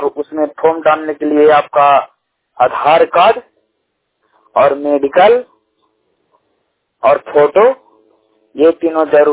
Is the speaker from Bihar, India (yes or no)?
yes; Gaya, Bihar, India; मैं गया जिला बिहार से हूँ।